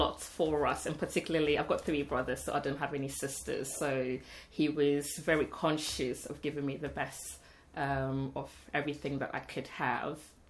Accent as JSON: {"language": "English", "town": "Accra", "region": "Greater Accra", "country": "Ghana", "tie": "born or raised there", "said": "I can't give the best account of what Accra would be like"}